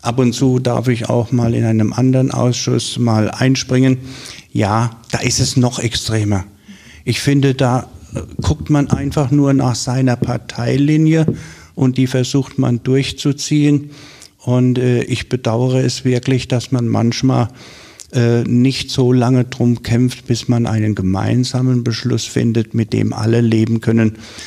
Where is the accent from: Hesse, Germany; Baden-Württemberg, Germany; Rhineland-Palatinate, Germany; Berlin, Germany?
Rhineland-Palatinate, Germany; Aus Wiesbaden komme ich nicht. Ich komme aus der Pals. Ich komme aus der Pals, der liebe Gott erhalts. Nein, ich komme aus der Nähe von Neustadt an der Weinstraße.